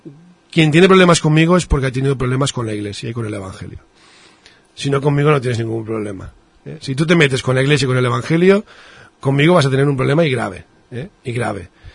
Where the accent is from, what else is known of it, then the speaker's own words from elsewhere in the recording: Spain; Pero claro, de primeras ya soy el único español y seguramente pues tendré que hablar o inglés o preferentemente el italiano